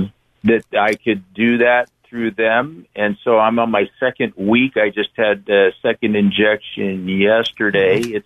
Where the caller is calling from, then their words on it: Santa Cruz, California, United States; Santa Cruz.